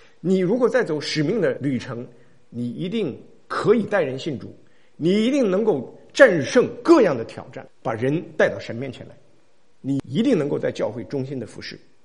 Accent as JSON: {"language": "Chinese", "region": "Inner Mongolia", "country": "China", "tie": "born or raised there", "said": "几年前我路过北京的时候，专门找见我在内蒙"}